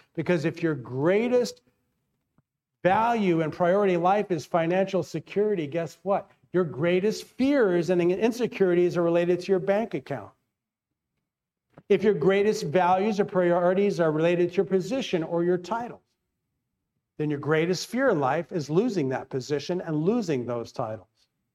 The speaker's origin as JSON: {"language": "English", "region": "East Coast", "country": "United States", "tie": "born or raised there", "said": "When I was a little kid, my dad was a pastor, and we grew up in the East Coast."}